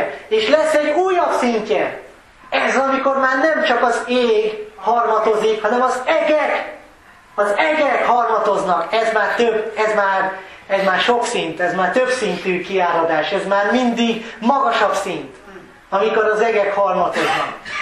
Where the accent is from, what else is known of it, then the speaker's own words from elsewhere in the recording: Sárbogárd, Fejér, Hungary; Ilyen olyan, mint nálunk otthon Sárbogárdon némely ember.